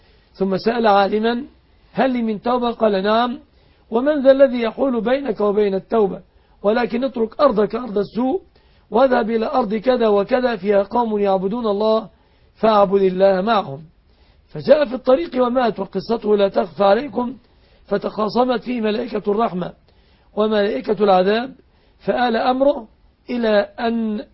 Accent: Egypt

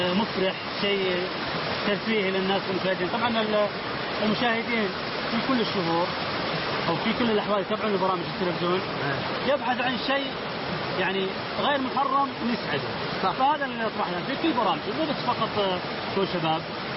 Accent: Hail, Hail Province, Saudi Arabia; مدينة حايل، لأني طبعا من مواليد مدينة حايل.

